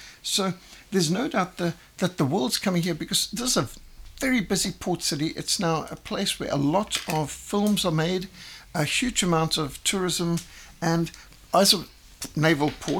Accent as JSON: {"language": "English", "town": "Cape Town", "region": "Western Cape", "country": "South Africa", "tie": "born there", "said": "When I was born in Cape Town, there were only 200,000 people here. Now there's something like 4.7 million."}